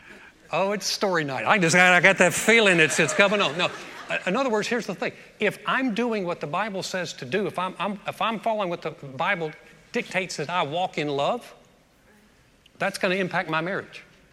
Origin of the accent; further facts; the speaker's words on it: the South, United States; We're from the South. That's what we do.